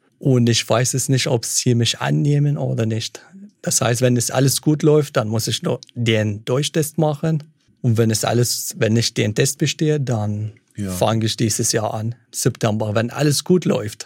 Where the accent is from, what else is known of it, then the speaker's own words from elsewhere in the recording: Iraq; now in Germany; Ich meine, ich mag meine Heimat, aber ich kann auch nicht jetzt in den Irak wegen dem Krieg.